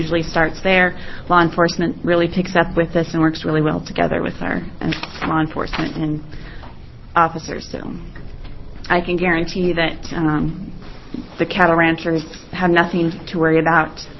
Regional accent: Powell Butte, Oregon, United States; I'm from Powell Butte.

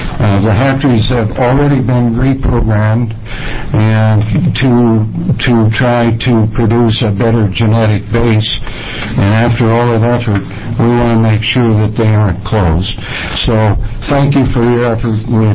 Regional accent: Cloverdale, Oregon, United States; from Cloverdale, Oregon, in the south part of Tillamook County.

